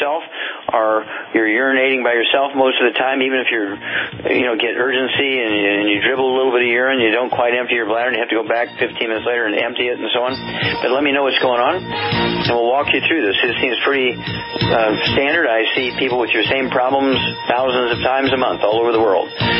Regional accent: Missouri, United States; And Chuck, let's go to Missouri, my home state, and Jim, you're on the air.

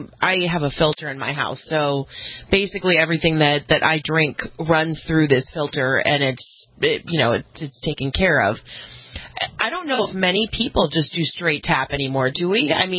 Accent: New Jersey, United States; And I'm from the Jersey Shore

